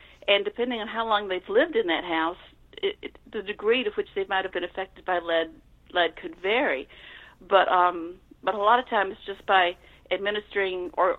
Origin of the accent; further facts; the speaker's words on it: Alabama, United States; I am from South Alabama. I grew up about 3 hours, 3.5 hours directly, almost directly east of New Orleans.